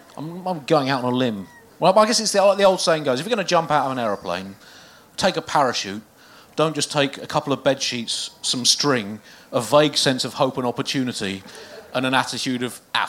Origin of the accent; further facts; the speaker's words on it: Tunbridge Wells, South East England, United Kingdom; Well, I grew up in Tunbridge Wells.